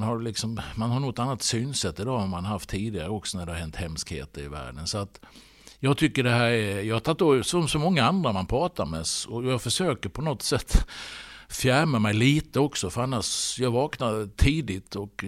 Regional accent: Halmstad, Halland County, Sweden; Men då har jag fått titta när jag har varit hemma i Halmstad.

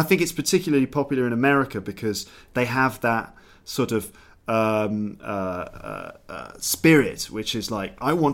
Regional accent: England, United Kingdom; I'm being English. I would eat baked beans.

